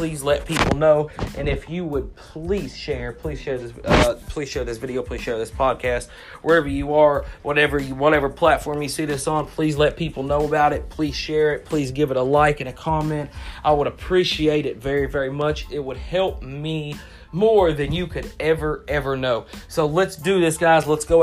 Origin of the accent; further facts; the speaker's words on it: Kentucky, United States; And I'm from Kentucky. I was born in Eastern Kentucky, but I moved to Central Kentucky, Lexington, Winchester, that area. Wildcats, baby. So, you know, I still have that East Kentucky blood in me.